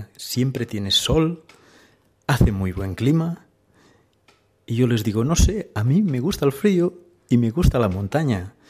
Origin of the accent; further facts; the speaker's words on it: Catalonia, Spain; Soy catalán, vivo en un pueblo a 15 kilómetros de Barcelona que se llama Masnou. Es un pueblo que no es muy grande, viven 20.000 personas y no es nada turístico, aunque está al lado de la playa.